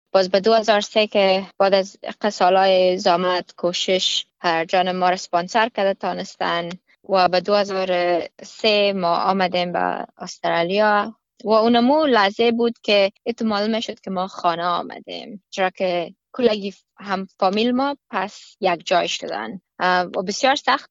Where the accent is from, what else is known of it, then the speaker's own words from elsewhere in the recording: Afghanistan; now in Australia; رفتیم به افغانستان یک چند فامیلا را دیدنش. بسیار عجیب احساس بود که اتو احساس نمیکردم که ما مثلا پس به کشور خود رفتیم.